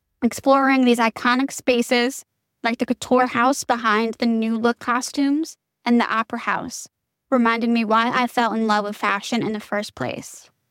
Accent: Philadelphia, Pennsylvania, United States; I'm from Philadelphia

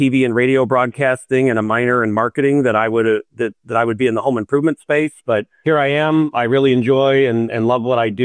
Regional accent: Illinois, United States; I had an opportunity to move closer to home because I grew up outside of Chicagoland

